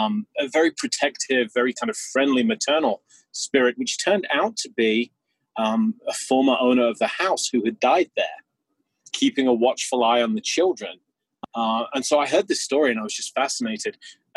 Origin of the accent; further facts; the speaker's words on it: England, United Kingdom; when I was a young boy growing up in England